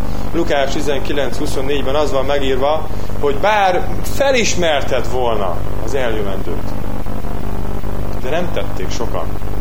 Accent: Hungary; Hát mondom, magyarul beszélünk, igen, magyarok vagyunk.

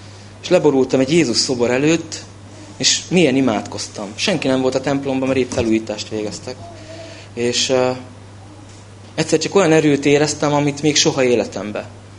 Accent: Ukraine; 1979. március 19-én születtem, Nagyrádban. Ez Szovjetunióban van, vagyis volt, most Ukrajna. Ott nevelkedtem, katolikus családban

